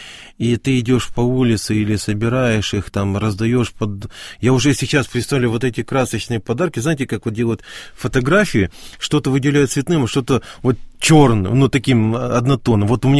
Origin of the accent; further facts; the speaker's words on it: Crimea, Ukraine; реально мы столкнулись, что нам не верили, что мы из Крыма.